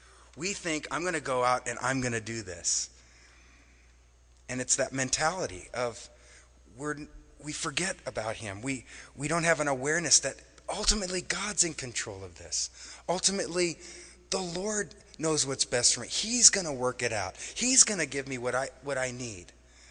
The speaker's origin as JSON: {"language": "English", "town": "Wausau", "region": "Wisconsin", "country": "United States", "tie": "born there", "said": "But I was born in Wausau, Wisconsin, and there was a Kraft cheese plant not far from our house."}